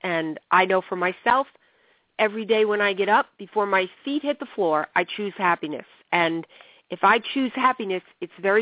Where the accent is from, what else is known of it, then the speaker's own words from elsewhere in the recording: New York, United States; You know, I'm from New York, and you really have to make me see things before I'll do them.